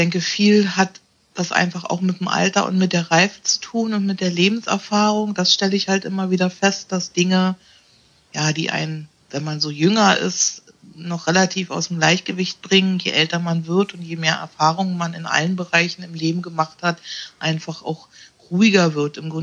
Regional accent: Berlin, Germany; Ich muss immer überlegen, wie alt ich überhaupt bin. Ich bin 54. Ich komme aus Berlin

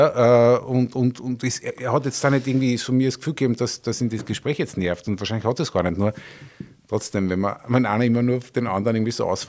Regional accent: Vienna, Austria; Und ich habe dann gesagt, ja, wir sind aus Wien und wir sind Fans und wir kommen jetzt vorbei.

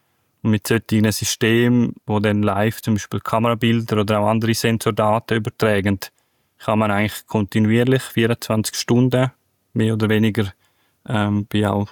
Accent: Graubünden, Switzerland; bin ich jetzt letztes Wochenende in meiner Heimat gewesen, Engadin, über den Julierpass.

